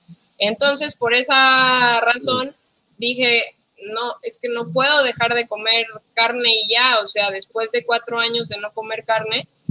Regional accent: Colima, Mexico; nosotros somos de Colima, entonces acá en Colima no había nada así como regenerativo, orgánico

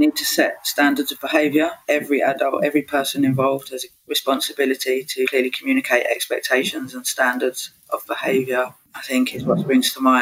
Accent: London, United Kingdom; I'm from East London.

